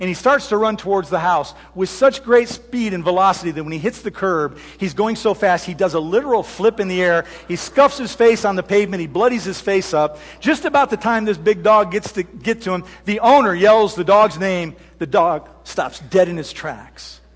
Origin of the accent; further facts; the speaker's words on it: Michigan, United States; as a kid growing up in Michigan on the Great Lakes, I came to realize the power of the open waters.